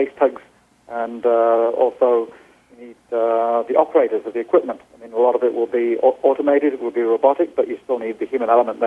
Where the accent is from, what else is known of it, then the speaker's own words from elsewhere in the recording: Norway; I come from Norway, and we have a rich tradition of explorers.